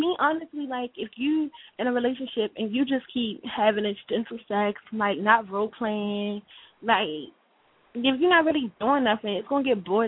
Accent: Atlanta, Georgia, United States; Yeah, I'm from Atlanta, too.

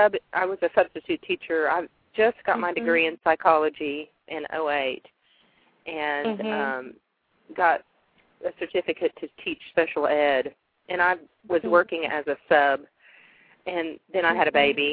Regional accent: Texas, United States; born there; I was born in Texas, but the only one in my family that was.

